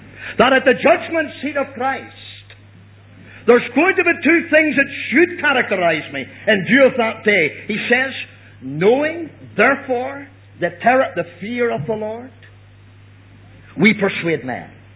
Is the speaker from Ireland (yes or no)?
yes; Ireland; I'm a stranger in a sense, though I'm an Irish man, I'm really not a stranger.